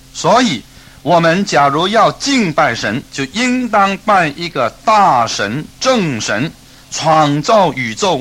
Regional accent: China; 我们中国人真是一个拜偶像的民族

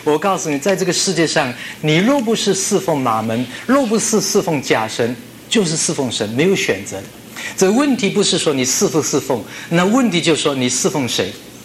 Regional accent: China; 我们中国人讲中英文一起来。

